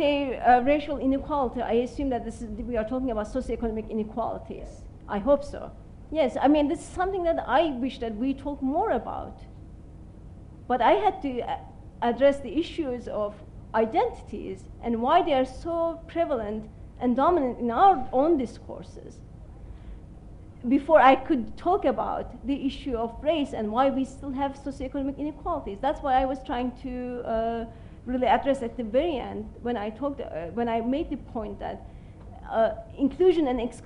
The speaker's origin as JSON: {"language": "English", "country": "Turkey", "also_born_or_lived": "Germany / United States", "said": "The fact that I'm from Turkey and I never had any discrimination or anything that would make me feel different in Germany has a lot to do with the fact that I also did my PhD at Stanford in the United States, and that I had come from a educated background"}